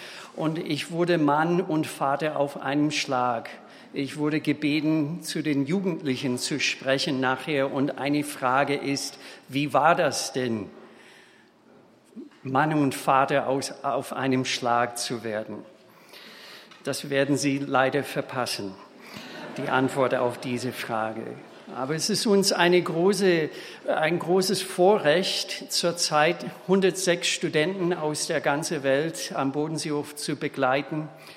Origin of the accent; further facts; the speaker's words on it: Minnesota, United States; German is a second language; moved away as an adult; now in Germany; Wie Sie hören, ich komme nicht aus Schwabenland, ich komme aus Bundesstaat Minnesota in den USA. Dort bin ich geboren, aufgewachsen